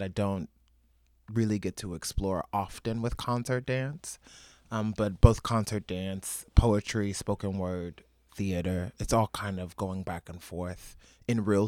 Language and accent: English; St. Louis, Missouri, United States; I grew up in St. Louis, Missouri.